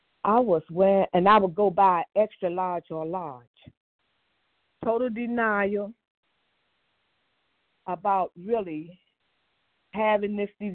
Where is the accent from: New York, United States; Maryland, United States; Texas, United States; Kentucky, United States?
Maryland, United States; I'm from Maryland. I'm real glad to be here.